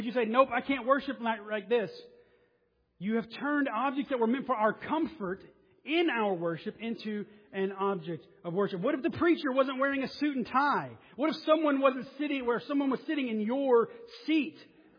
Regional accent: the South, United States; Now, growing up in the South

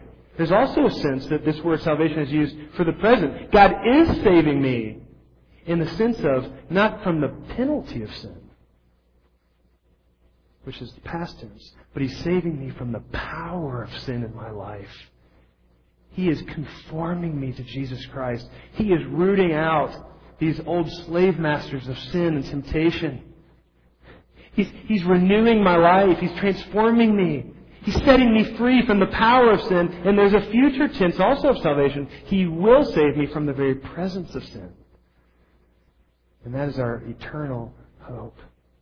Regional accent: Peoria, Illinois, United States; I grew up outside of Peoria, Illinois.

